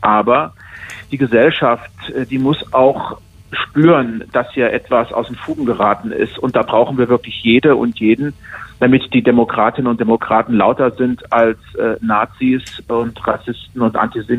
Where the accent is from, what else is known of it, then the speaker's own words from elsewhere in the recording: Hesse, Germany; denn ich komme aus einer Region, aus Hessen